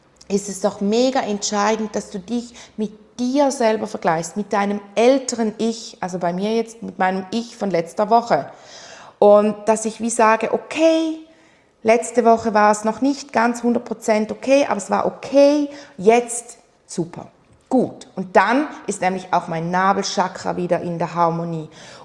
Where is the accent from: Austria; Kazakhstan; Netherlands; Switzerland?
Switzerland; Bei uns in der Schweiz ist ja eine 4 genügend.